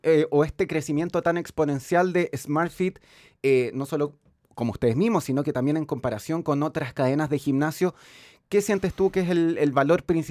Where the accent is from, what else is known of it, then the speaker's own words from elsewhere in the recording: Viña del Mar, Valparaíso, Chile; es que yo soy de Viña, por eso conozco el caso